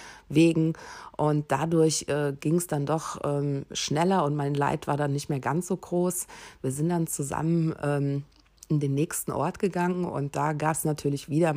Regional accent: Düsseldorf, North Rhine-Westphalia, Germany; habe eben jemanden aus Düsseldorf getroffen. Und das war auch schon schön in der Ferne dort jemanden aus meiner Heimatstadt zu treffen

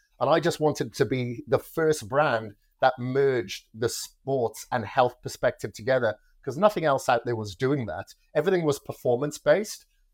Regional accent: Wales, United Kingdom; I wish there was somebody that was telling me all these things as I was growing up in Wales.

